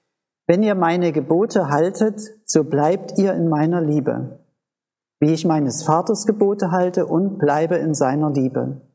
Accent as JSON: {"language": "German", "region": "East Germany", "country": "Germany", "tie": "born or raised there", "said": "Ich bin ja in der DDR aufgewachsen, eine atheistische Gesellschaft"}